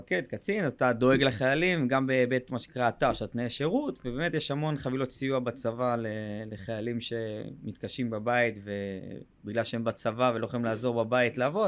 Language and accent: Hebrew; Northern District, Israel; אני גדלתי בצפון הרחוק בפריפריה